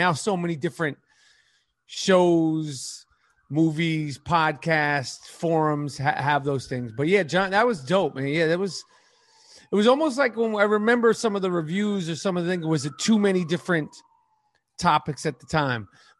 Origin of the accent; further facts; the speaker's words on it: New York City, New York, United States; New York City, born and raised in New York City.